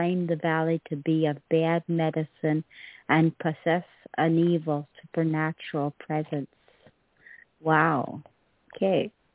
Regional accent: Canada; I didn't even know this existed, and I'm from Canada.

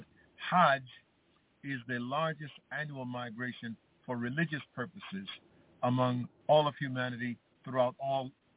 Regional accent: New York, United States; Now, Ahmed, you may know that I'm from New York. You know that.

